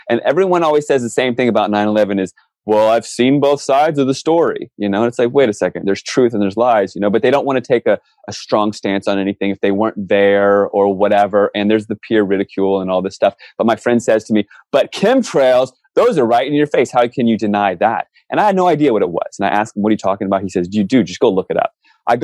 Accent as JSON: {"language": "English", "region": "Virginia", "country": "United States", "tie": "born or raised there", "said": "I grew up in Virginia and then I eventually made it to California."}